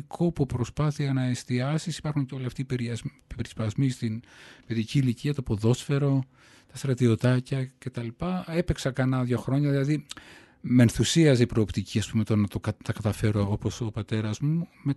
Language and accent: Greek; Thessaloniki, Central Macedonia, Greece; now in Athens, Greece; Γεννήθηκα στην Αθήνα. Η οικογένεια δημιουργήθηκε εδώ. Έπειτα μεταφερθήκαμε παρά τη θέλησή μας. Εγώ ήμουν βρέφος, ο αδελφός μου λίγο μεγαλύτερος, στη Θεσσαλονίκη. Εκεί μεγαλώσαμε. Εκεί έμεινα μέχρι τα 30 μου. Και εγκαταστάθηκα ξανά εδώ το 1999.